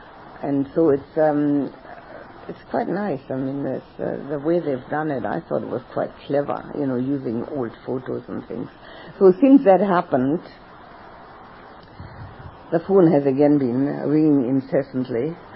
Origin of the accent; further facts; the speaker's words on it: Berlin, Germany; English is a second language; Oh, in Berlin, my hometown.